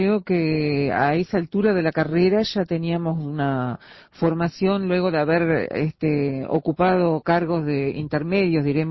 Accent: Florida, Uruguay; Soy de Florida.

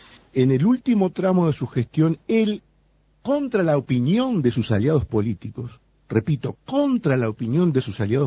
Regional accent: Uruguay; como uruguayo y como rioplatense

